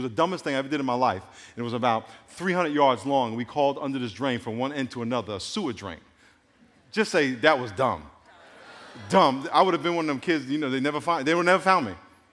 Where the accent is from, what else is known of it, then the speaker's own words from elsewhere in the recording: New York, United States; I grew up in New York, so she thinks I know everything about New York, right? Every street and every deli and everything.